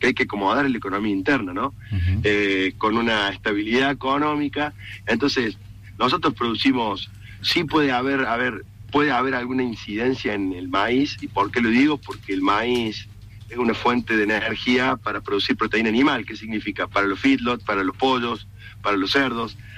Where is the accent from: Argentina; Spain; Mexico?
Argentina; Córdoba; yo soy del sur de Río Cuarto, un departamento más maicero por excelencia